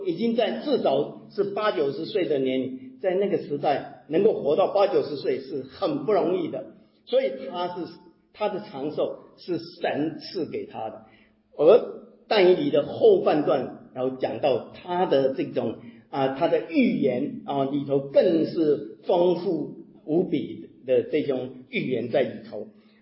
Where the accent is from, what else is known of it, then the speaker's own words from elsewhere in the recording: Taiwan; 用我们台湾人在讲的，孩子生了孩子我就叫成功了